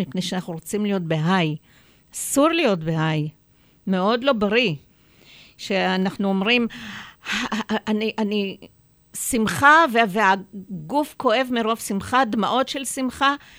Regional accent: Tiberias, Northern District, Israel; born there; ואני גרתי בכל הארץ, אני צברית ו... נולדתי בטבריה.

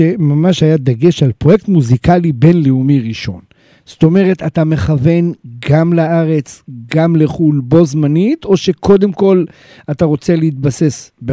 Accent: Beersheba, Southern District, Israel; moved away; אני גם באר שבעי בעברי.

